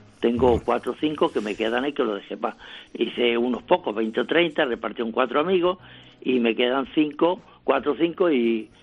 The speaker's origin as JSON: {"language": "Spanish", "town": "Aranjuez", "region": "Community of Madrid", "country": "Spain", "tie": "born there", "lives_now": "Seville, Spain", "said": "Yo soy de Aranjuez porque nací allí y luego da muchas vueltas y terminamos Sevilla."}